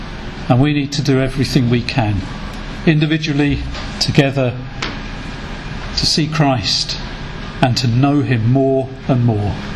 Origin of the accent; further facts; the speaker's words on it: United Kingdom; one thing we had that a lot of European churches didn't have was money that we could help them with and provide resources for them. But one thing that a lot of these churches in Europe had that I thought us in Britain needed to learn from